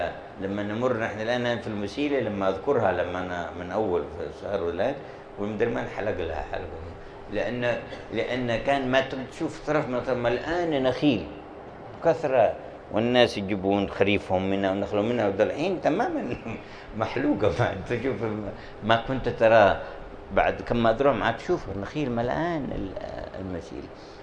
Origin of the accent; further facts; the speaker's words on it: Hadramaut, Yemen; كان في القرن السابع الهجري عندنا في حضرموت